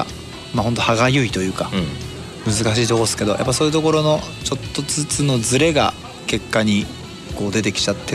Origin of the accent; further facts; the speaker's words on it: Chiba, Japan; also born or lived in Tohoku; 僕やっぱまあ千葉出身で東北12年いたんですけど